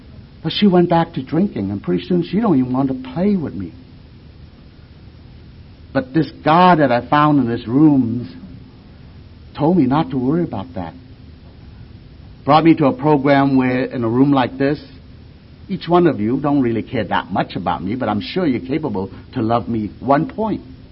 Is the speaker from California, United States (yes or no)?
yes; California, United States; I'm from Southern California.